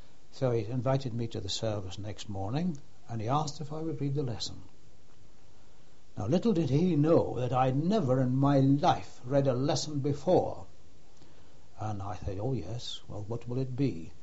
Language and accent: English; Scotland, United Kingdom; because in the north of Scotland we were Church of England or Presbyterians, and that was that in my hometown.